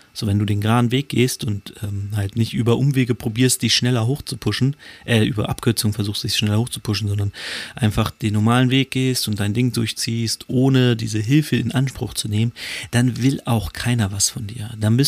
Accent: Hanover, Lower Saxony, Germany; Ich komme ja aus Hannover

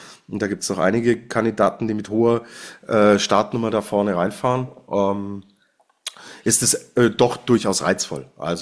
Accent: Switzerland; als Schweizer Skifan freue ich mich natürlich

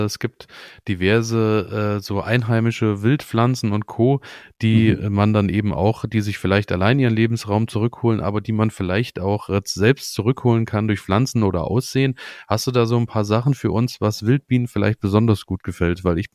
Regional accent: Rhön, Germany; ich komme ja hier aus der Rhön

